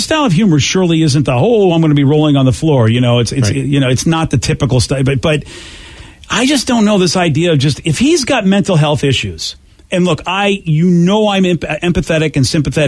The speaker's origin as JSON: {"language": "English", "region": "Massachusetts", "country": "United States", "said": "Look, I'm from Massachusetts, and that was an adjective for everything growing up."}